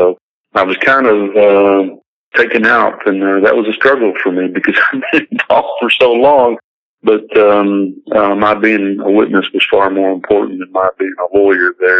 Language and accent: English; Perryville, United States; And a circuit judge who was from Perryville, my hometown, was on the bench that day